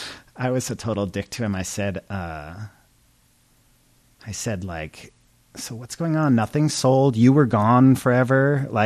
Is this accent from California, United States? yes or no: yes; San Diego, California, United States; also born or lived in Long Island, United States / Chicago, United States; We moved to San Diego when I was really young, and then a couple years in Chicago, and then back to San Diego